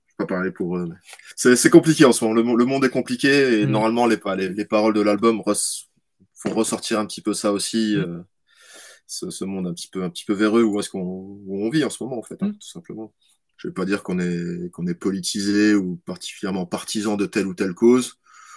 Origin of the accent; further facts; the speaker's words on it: France; C'est vrai que la France, c'est vrai qu'on est français